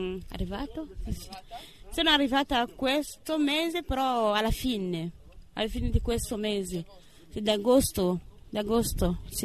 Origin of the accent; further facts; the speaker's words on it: Cameroon; Italian is a second language; now in Italy; Dal Camerun.